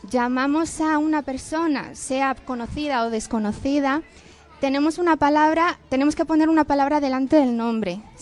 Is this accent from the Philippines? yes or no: yes; Philippines; Spanish is a second language; por lo menos en mi dialecto, que también hay muchos dialectos en Filipinas